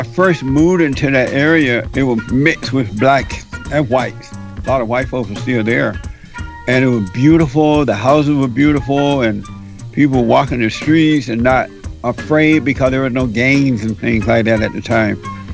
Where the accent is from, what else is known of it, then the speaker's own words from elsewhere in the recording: Montgomery, Alabama, United States; I grew up in Alabama on a plantation right outside of Montgomery, Alabama. And my parents and their parents and their parents and their parents worked the plantation.